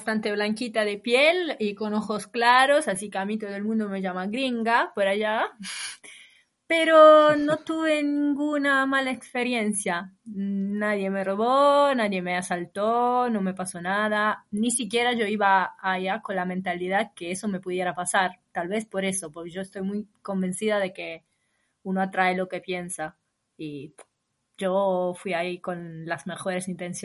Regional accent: Italy; yo digo siempre, yo soy italiana. Mi escuela fue mi abuela.

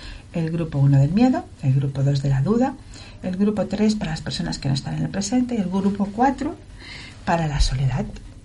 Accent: Catalonia, Spain; No, mis padres son catalanes, nosotros somos catalanes y una tercera parte muy catalana de Tarragona y otros de Castilla.

